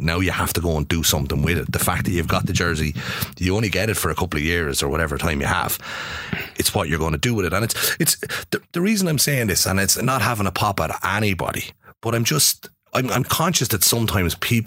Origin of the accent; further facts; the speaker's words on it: Westmeath, Leinster, Ireland; If you get me, it's like I'm from Westmeath. So if you make the Westmeath team, realistically, you're not going to win the All-Ireland.